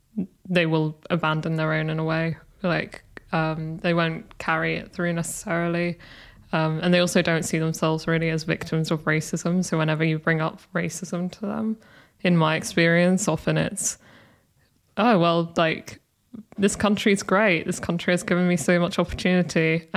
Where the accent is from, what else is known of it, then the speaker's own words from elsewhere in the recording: England, United Kingdom; I grew up in England, so I saw myself as more British than anything. I didn't see myself as English, but I didn't really see myself as Scottish either.